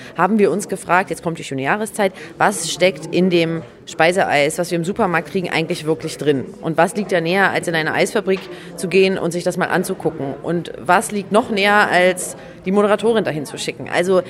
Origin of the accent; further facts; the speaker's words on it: Berlin, Germany; Berlinerin, gebürtige Berlinerin